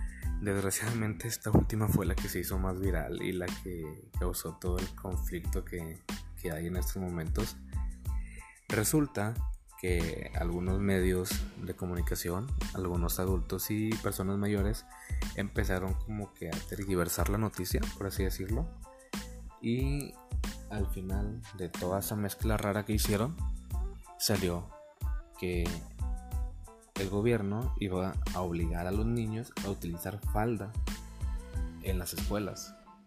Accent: Monterrey, Nuevo León, Mexico; Yo soy de aquí de Monterrey, Nuevo León, México.

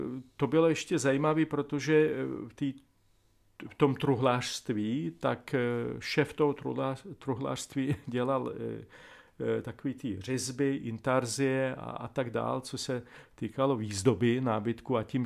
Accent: Ukraine; Czech is a second language; now in Czechia; A já říkám, no tak jsem z Ukrajiny.

